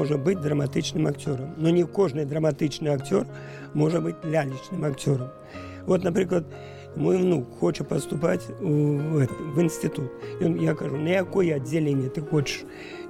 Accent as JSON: {"language": "Ukrainian", "region": "Brest Region", "country": "Belarus", "tie": "born or raised there", "said": "Я народився в Брестській області, а там у нас було помісті у батька з матір."}